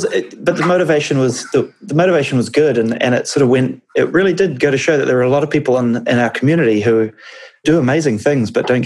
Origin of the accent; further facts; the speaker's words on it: New Zealand; accent: Kiwi; Maybe. Maybe it's just my weird accent.